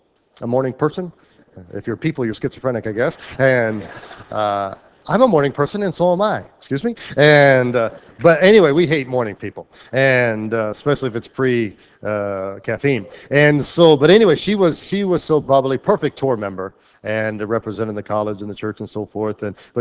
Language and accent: English; Rhode Island, United States; I know from growing up in Rhode Island and then going to different parts of the country